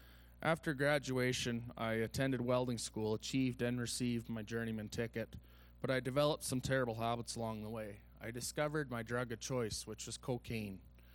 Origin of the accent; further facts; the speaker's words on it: Stony Plain, Alberta, Canada; I grew up in Stony Plain. I grew up in a Christian home